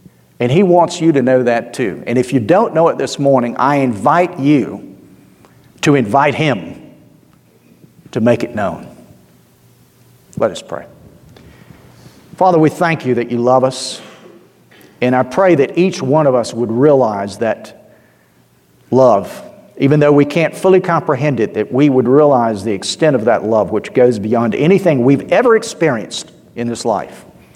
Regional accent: Georgia, United States; it's kind of hard to avoid hearing born again in South Georgia. But I grew up in the Episcopal Church

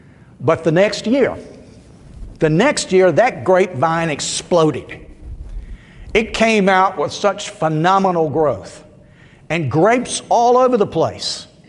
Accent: Columbus, Georgia, United States; growing up in Columbus, Georgia, we don't have grapevines.

